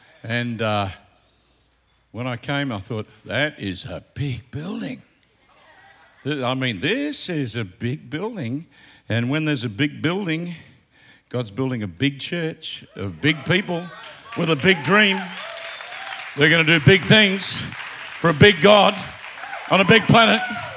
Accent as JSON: {"language": "English", "country": "Australia", "said": "I'm an Australian."}